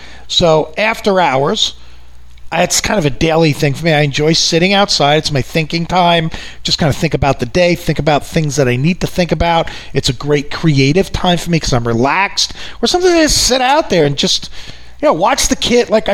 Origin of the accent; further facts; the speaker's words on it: New York, United States; I know you guys know I'm from New York.